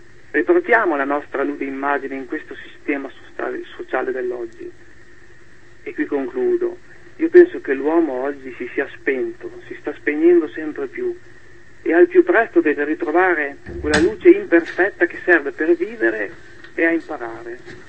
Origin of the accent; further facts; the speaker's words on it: Parma, Emilia-Romagna, Italy; now in Reggio Emilia, Italy; Io sono di Parma ma vivo a Reggio